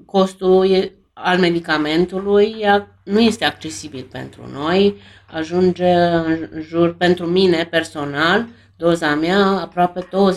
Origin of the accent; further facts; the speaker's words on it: Brașov, Brașov County, Romania; sunt din Brașov